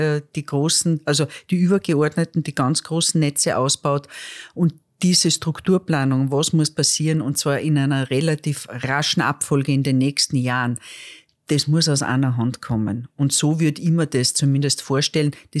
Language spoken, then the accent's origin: German; Lower Austria, Austria; wir wollen als Niederösterreicher